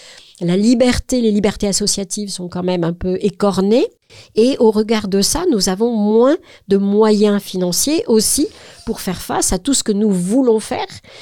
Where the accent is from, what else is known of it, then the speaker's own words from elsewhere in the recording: Clermont-Ferrand, Auvergne-Rhône-Alpes, France; enfin moi je suis de Clermont-Ferrand